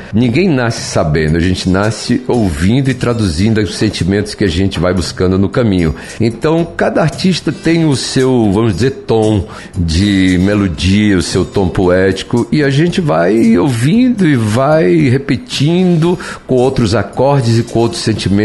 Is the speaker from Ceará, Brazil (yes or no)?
yes; Fortaleza, Ceará, Brazil; eu nasci em Fortaleza, a gente nasceu praticamente na rua Visconde do Rio Branco, onde também me eduquei os primeiros anos no ginásio Dom Bosco.